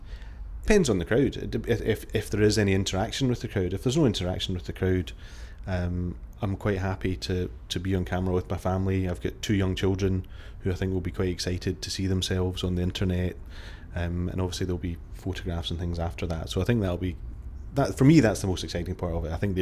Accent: Glasgow, Scotland, United Kingdom; My date of birth is 9/11/73 and I'm from Glasgow.

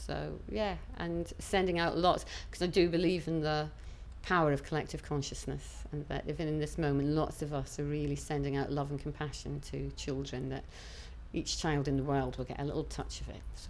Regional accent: Cupar, Scotland, United Kingdom; I'm 49 years old and I come from Cooper in Fife in Scotland.

